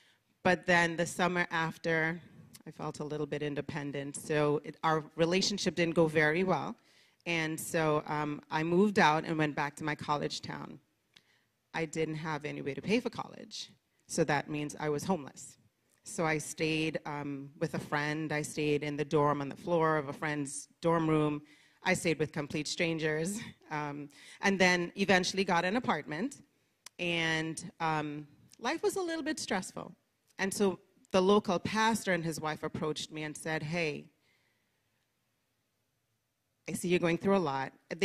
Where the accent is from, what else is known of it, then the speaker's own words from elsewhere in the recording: Trinidad & Tobago; And so I grew up in Trinidad and Tobago.